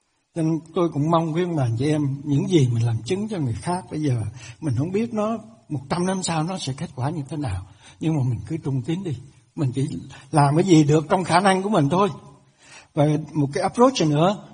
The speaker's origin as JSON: {"language": "Vietnamese", "region": "Bình Định", "country": "Vietnam", "tie": "born or raised there", "said": "90 năm trước, quê tôi, quý ông bà chị em nghe cái giọng tôi là biết rồi, tôi là dân nẩu thứ thiệt á. Quê lắm lận."}